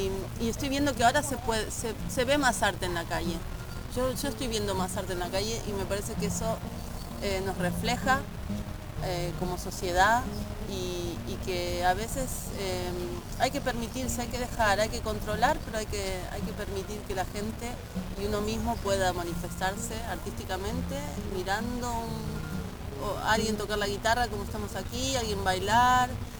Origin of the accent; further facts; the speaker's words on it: Buenos Aires, Argentina; Yo vengo de Buenos Aires, de la capital, y en la capital, en una ciudad grande